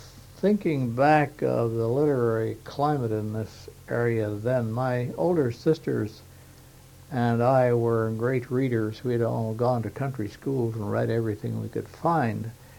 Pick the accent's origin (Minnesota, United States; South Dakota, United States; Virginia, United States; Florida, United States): Minnesota, United States; Detroit Lakes; also born or lived in North Dakota; I grew up in Detroit Lakes from the age of 10 or 11 on, graduated from high school there, and taught a country school before I came to Morehead State Teachers College in the fall of 1930.